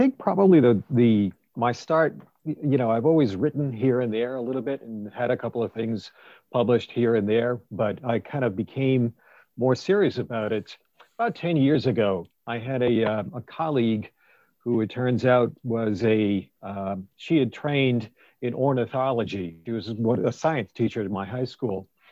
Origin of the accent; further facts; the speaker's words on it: Rhode Island, United States; I'm Rhode Island born, Rhode Island bred, and when I die, I'll be Rhode Island dead.